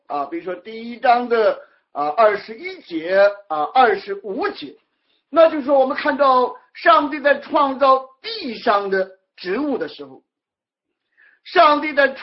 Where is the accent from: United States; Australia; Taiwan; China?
China; 所以说我们中国人有一句著名的话叫物以类聚，人以什么群分。